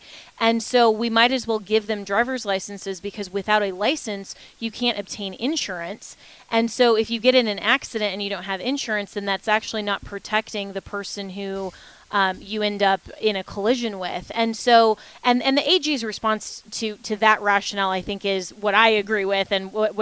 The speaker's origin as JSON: {"language": "English", "region": "Florida", "country": "United States", "said": "Yeah, this is an utter tragedy coming out of my home state"}